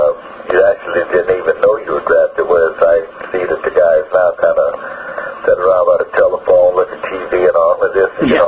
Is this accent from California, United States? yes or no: yes; Riverside, California, United States; also born or lived in Thomasville; Well, actually, I was born in Thomasville, North Carolina, but actually grew up in Riverside, California. I did all my schooling out here.